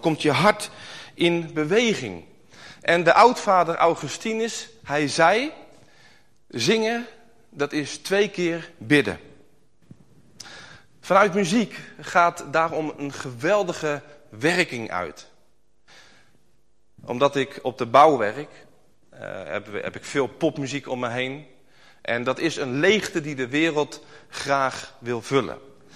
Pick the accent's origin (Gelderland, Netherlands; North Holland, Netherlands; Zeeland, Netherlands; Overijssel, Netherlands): Gelderland, Netherlands; Ede; Ik kom uit Ede.